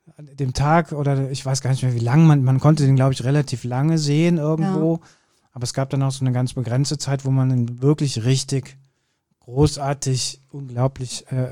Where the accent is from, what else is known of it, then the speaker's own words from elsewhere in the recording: Kürten, North Rhine-Westphalia, Germany; Ich bin ja in Kürten groß geworden